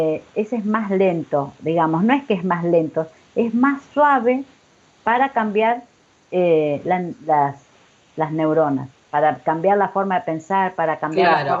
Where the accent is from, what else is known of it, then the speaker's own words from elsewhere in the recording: Rafaela, Santa Fe, Argentina; Soy de Rafael, la provincia de Santa Fe.